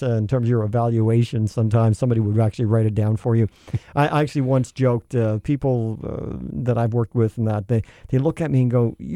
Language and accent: English; Newfoundland and Labrador, Canada; I'm from the East Coast and we're all the same. You know, I'm from Newfoundland originally, and I have been in Manitoba for a long time.